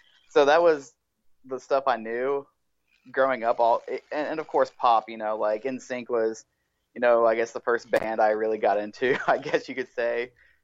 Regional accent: Virginia, United States; also born or lived in North Carolina; even though I was growing up in Virginia, like the town I grew up in is like right on the border, and so the church I grew up in was when we still started going when I lived in North Carolina, and we just moved across the border in Virginia.

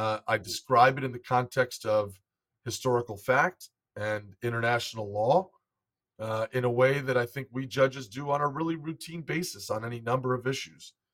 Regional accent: United States; not because I'm Jewish, but because I'm an American and because I love this country for all the blessings it's given to me

